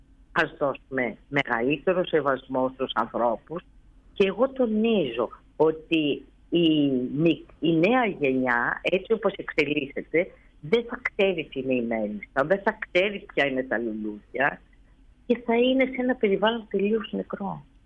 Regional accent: Larissa, Thessaly, Greece; born there; γιατί γεννήθηκα στη Λάρισα. Η Θεσσαλία έχει τόσο σπουδαίο κάμπο.

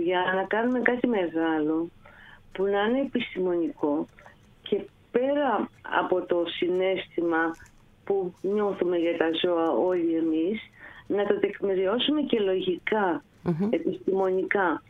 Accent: Heraklion, Crete, Greece; μεγάλωσα στο Ηράκλειο στην Κρήτη, ναι.

